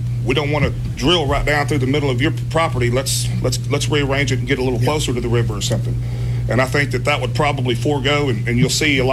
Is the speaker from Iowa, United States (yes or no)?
no; Texas, United States; I grew up in the Rio Grande Valley, home, born and raised down here. My family's third generation down here.